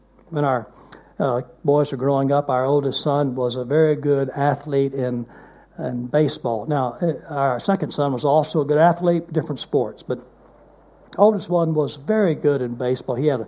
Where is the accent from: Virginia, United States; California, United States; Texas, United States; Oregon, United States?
Texas, United States; Dallas; When I was growing up, I grew up in the First Baptist Church of Dallas, Texas.